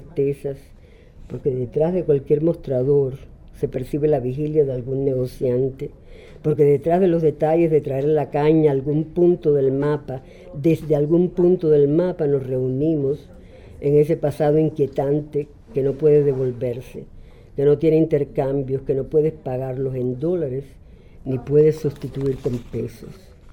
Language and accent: Spanish; Cuba; moved away; Cuando yo me fui de Cuba